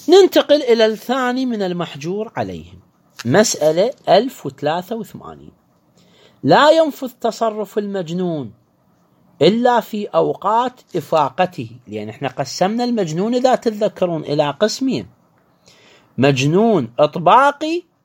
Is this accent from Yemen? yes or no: no; Iraq